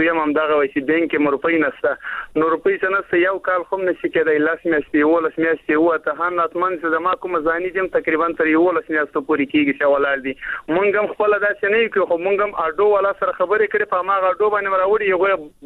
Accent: Afghanistan; now in Pakistan; دا چې چل د سي په پاکستان کې موږ مېشت افغانان یو د ماجرت ژوند تیرو،

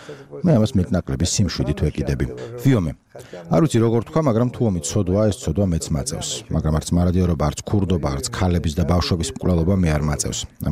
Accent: Sukhumi, Abkhazia, Georgia; also born or lived in Gulripshi; ძირძველი სოხუმელი ვარ. სოხუმში დავიბადე. გულირიფში ვცხოვრობდი. გულირიფში შოთა რუსთაველის სახელობის სკოლა დაამთავრე.

